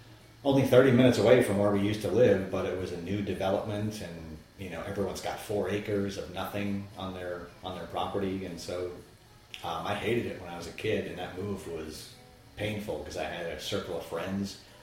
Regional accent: New Jersey, United States; New Jersey, yeah.

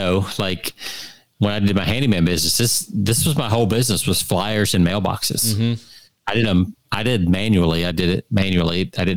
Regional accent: Georgia, United States; when we grew up in Georgia, Jonathan, where you could just throw stuff in the back half of the acreage

